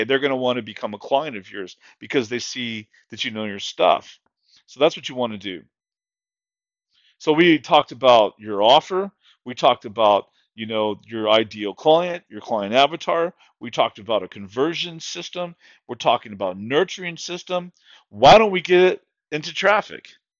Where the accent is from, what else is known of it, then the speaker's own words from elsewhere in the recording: Texas, United States; You can tell I'm probably from the South, from Texas.